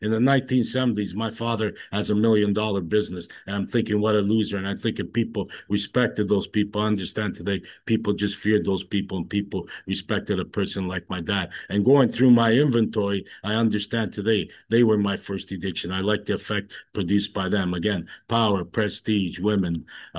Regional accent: Toronto, Ontario, Canada; I grew up in the East End of Toronto. I'm the oldest of four kids. I grew up in an Italian family

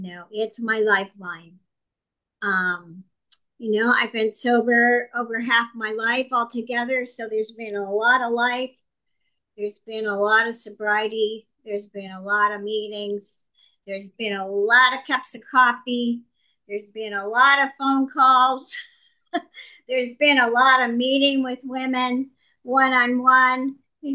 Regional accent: Hawaii, United States; I want to share something with you from Hawaii, since I am from Hawaii.

